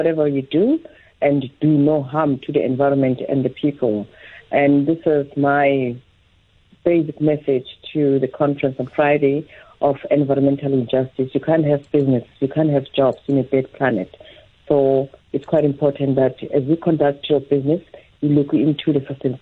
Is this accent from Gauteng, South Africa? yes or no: yes; Soweto, Gauteng, South Africa; Yes, I grew up in Soweto, and I became a social justice activist.